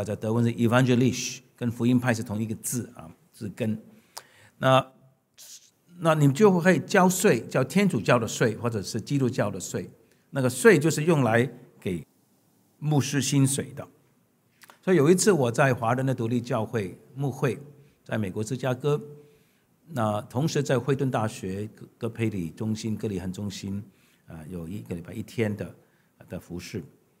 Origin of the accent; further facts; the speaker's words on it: Hong Kong; born there; 我是出生在英国殖民地香港